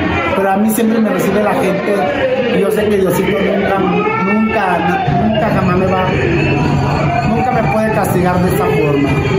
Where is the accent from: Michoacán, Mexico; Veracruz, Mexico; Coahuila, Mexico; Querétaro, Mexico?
Coahuila, Mexico; Torreón; Él es de Saltillo, yo soy de Torreón.